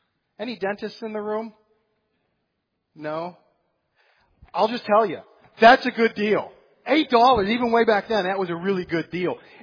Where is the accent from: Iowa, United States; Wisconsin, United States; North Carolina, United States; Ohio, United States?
Wisconsin, United States; I grew up in Wisconsin, if any of you are from there.